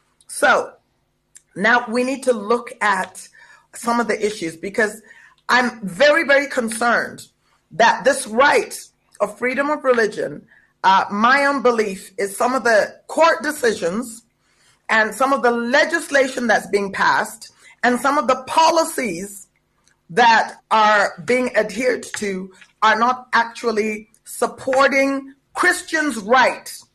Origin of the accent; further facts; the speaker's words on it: South Africa; As a South African, This right is espoused under the Constitution.